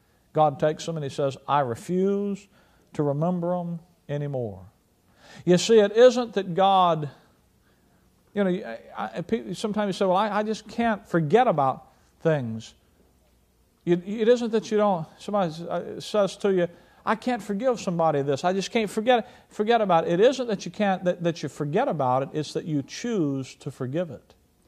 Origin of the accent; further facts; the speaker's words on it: Alabama, United States; I was raised in Alabama.